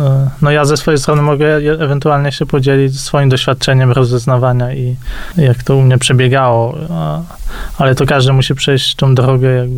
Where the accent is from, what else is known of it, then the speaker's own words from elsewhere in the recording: Gdańsk, Pomeranian Voivodeship, Poland; Bo to może dziwić, że jesteśmy z Gdańska, a poszliśmy z Warszawy